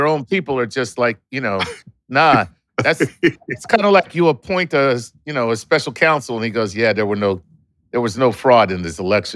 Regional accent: San Jose, California, United States; I'm from San Jose, California.

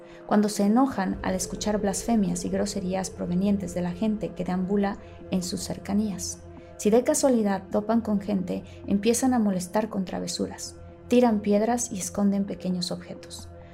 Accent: Tabasco, Mexico; yo crecí en Tabasco con mi familia y yo tengo dos hermanos y una hermana

